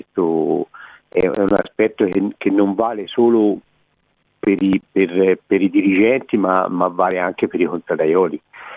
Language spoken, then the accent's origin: Italian; Siena, Tuscany, Italy; da senese per Siena, ecco, per le contrade e per Siena.